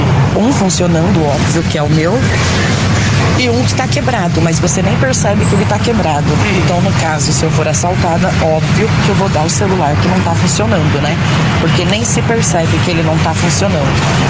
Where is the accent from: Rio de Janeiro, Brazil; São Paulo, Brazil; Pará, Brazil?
São Paulo, Brazil; Osasco; sou de Osasco